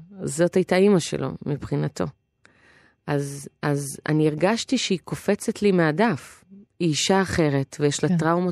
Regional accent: Yogev, Northern District, Israel; עוד כשהייתי נערה, אגב, בעמק ישראל, כי אנחנו נחתנו פה ביוגב, אני גדלתי ביוגב.

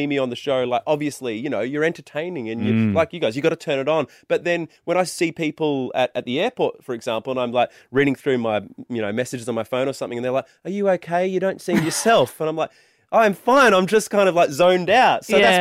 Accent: Adelaide, South Australia, Australia; now in Perth, Australia; I'm originally from Adelaide

